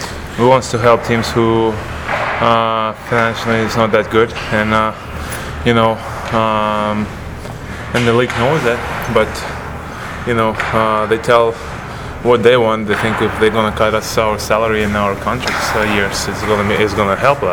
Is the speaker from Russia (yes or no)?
yes; Russia; English is a second language; Well, of course I'm thinking about it because, you know, my hometown have teams, and my Russian Federation have a league